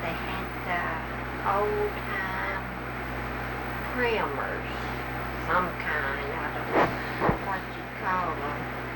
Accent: United States; born there; I was born in Forsyth County.

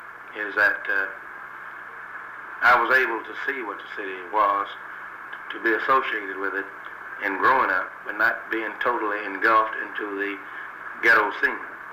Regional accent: Dallas, Texas, United States; that neighborhood in East Dallas, right over by Fair Park, Haskell Avenue, you know, I grew up on Avenue, you know, in that area around there.

